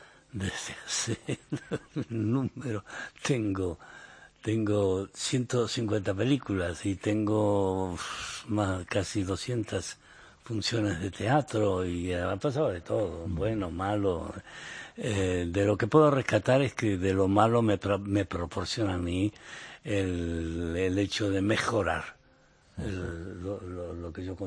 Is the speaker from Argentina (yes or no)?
yes; Argentina; Tomo mate, que soy argentino.